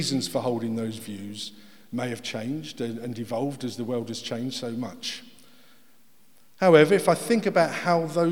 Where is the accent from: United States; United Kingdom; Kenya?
United Kingdom; Harlow, East of England; accent: Essex; This is where the accent comes from. My hometown of Harlow.